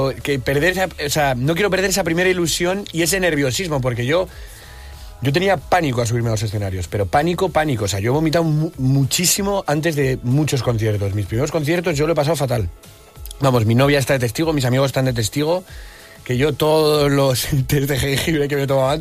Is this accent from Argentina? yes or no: no; Pamplona, Navarre, Spain; Yo toco en la sala central, que es la sala más grande de Pamplona, de mi tierra.